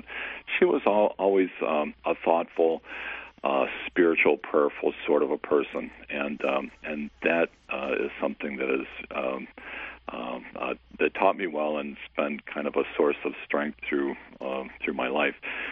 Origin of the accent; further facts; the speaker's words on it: Detroit, Michigan, United States; Well, sure. Yeah, we grew up on the Lower East Side, and through the 60s and early 70s, and it was a wonderful, almost idyllic sort of childhood